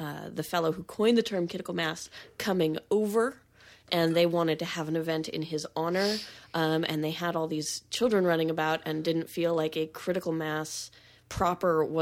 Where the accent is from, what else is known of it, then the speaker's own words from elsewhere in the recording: California, United States; also born or lived in Eugene, United States; Well, I was born in Eugene and I grew up in Central California.